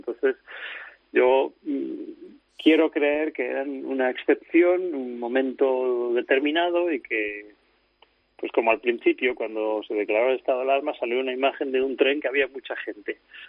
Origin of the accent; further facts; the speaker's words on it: Madrid, Community of Madrid, Spain; Aunque soy de Madrid